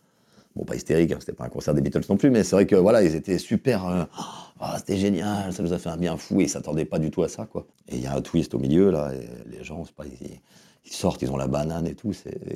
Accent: Paris, Île-de-France, France; also born or lived in Amiens; Je suis né à Paris 15 et j'ai grandi à Paris 11 jusqu'à mes 9 ans. Et après, je suis parti 6 ans à Amiens. Avant de revenir sur Paris, 9e.

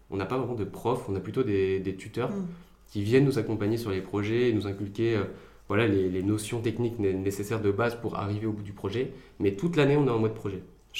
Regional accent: Reims, Grand Est, France; also born or lived in Paris region; Donc moi je suis Rémois, je suis né à Reims. Alors mes parents ont déménagé quelques années pendant mon enfance en région parisienne pour le travail. Mais ils sont revenus là où ils se sentaient bien. Ils sont revenus à Reims après quelques années.

